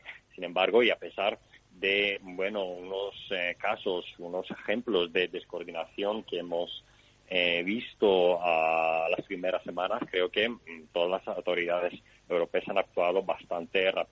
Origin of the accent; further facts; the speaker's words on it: Greece; yo como quiero ir a mi país de origen, Grecia.